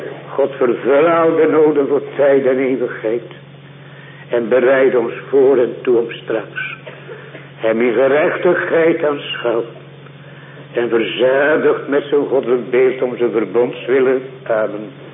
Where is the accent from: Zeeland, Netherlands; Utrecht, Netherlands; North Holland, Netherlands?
Zeeland, Netherlands; Noord-Beveland; born there; En op die plaats waar ik geboren ben, in Noord-Beveland, daar heb ik een jongen zien sterven.